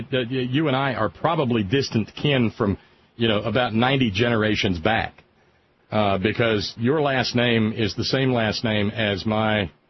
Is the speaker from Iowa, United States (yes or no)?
no; Texas, United States; And being a Texan, there's another great film that's got a mystery element to it called Lone Star